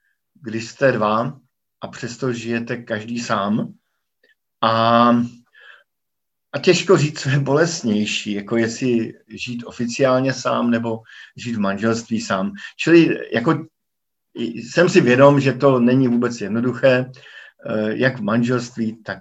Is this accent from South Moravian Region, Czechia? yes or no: yes; Brno, South Moravian Region, Czechia; now in Bratislava, Slovakia; jsem kazatelem v Bratislavě, rodem jsem z Brna